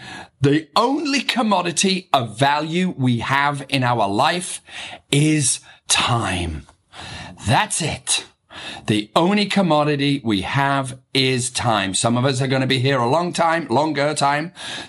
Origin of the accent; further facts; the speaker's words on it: England, United Kingdom; accent: broad English; now in United States; I say that with a very broad English accent, even because I am an American citizen now, very proud to be, but also very proud to be British.